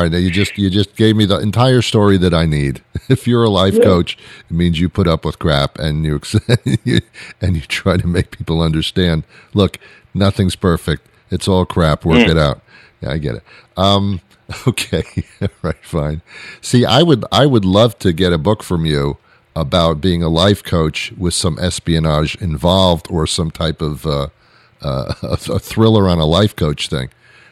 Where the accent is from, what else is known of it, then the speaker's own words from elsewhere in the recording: New York, United States; I'm also from New York, and it never leaves you. Once you live there, it never leaves you.